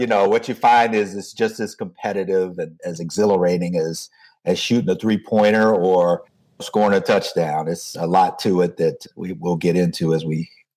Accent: Washington, District of Columbia, United States; now in Houston, United States; I born and raised in Washington, D.C. I am an engineer by training, spent vast majority of my career in the chemical industry, which is what brought me to Houston, Texas. And I've been down here in Houston for 25 years.

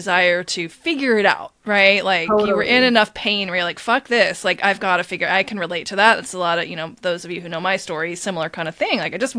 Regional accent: Midwest, United States; I'm from the Midwest where everybody goes to Catholic school.

